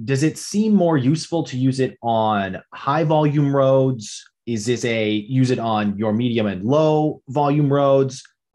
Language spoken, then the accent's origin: English; North Dakota, United States; also born or lived in Arizona; now in Texas, United States; you know, I grew up in North Dakota. So obviously the cold and wet, and now in Texas, very different climate. And then I lived in Arizona for a while.